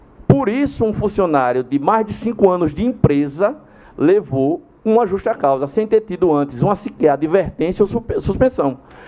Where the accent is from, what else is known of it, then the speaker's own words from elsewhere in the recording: União dos Palmares, Alagoas, Brazil; eu venho do interior do Estado e União dos Palmares, muito feliz da minha terra